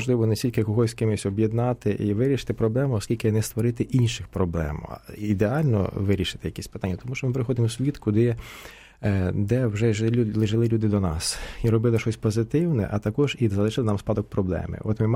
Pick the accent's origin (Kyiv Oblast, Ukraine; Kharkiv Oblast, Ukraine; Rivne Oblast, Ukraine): Rivne Oblast, Ukraine; Я сам родом з Західної України, з Рівненської області